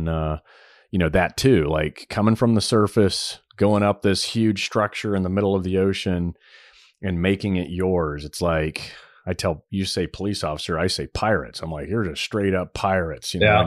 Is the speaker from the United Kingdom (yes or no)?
no; Saudi Arabia; I grew up in Saudi. And while I was over there in the 80s is when the first G-Shock watch came out.